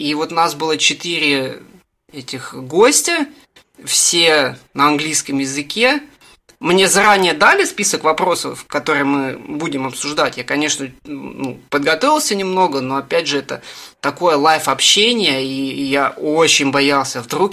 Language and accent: Russian; Russia; То есть я из России, там кто-то из Бельгии, кто-то из Германии